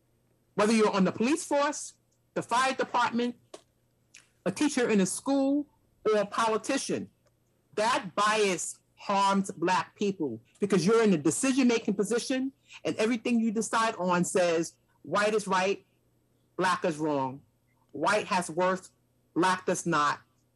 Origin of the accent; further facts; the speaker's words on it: New York City, New York, United States; I am from New York City.